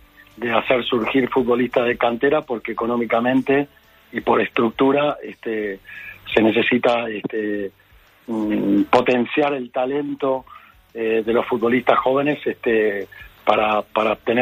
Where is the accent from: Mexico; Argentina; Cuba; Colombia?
Argentina; Entonces, tanto en mi país, en Argentina